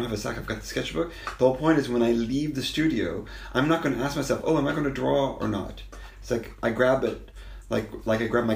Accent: Arkansas, United States; also born or lived in Germany; Well, I'm from Arkansas. Right, my family's from Arkansas, but I grew up on a military basis because my dad was in the military. So my first memories are of Germany.

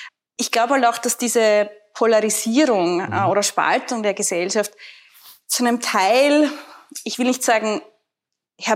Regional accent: Burgenland, Austria; Ich selber bin ja Burgenländerin

